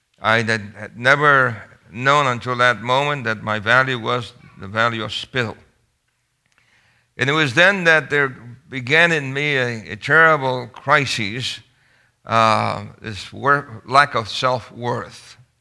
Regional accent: Brooklyn, New York, United States; And growing up in Brooklyn, New York, we decided to, at the age of 12, form a singing group.

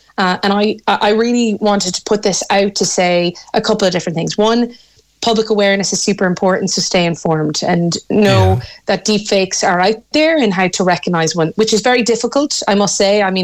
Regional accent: Ireland; And as an Irish MEP, we've talked about it before, Keith, that we house here in this country several of the social media platform sites.

